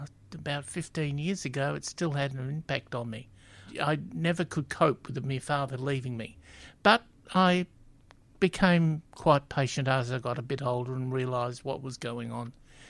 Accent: Coburg, Victoria, Australia; Yes, I was born in Coburg. I grew up in Coburg until I was around about 16. Mum decided to build a house in Pasco Vale South, which we moved there.

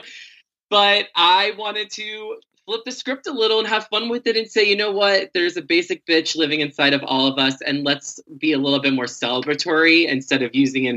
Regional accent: Florida, United States; No, I grew up in Florida.

